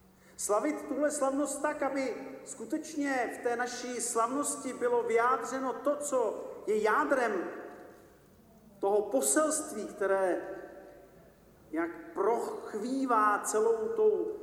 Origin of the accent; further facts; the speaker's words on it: Hradec Králové Region, Czechia; já pocházím z Krkonoš, tak tam v takovém malebném poutním místě Malé Svatoňovice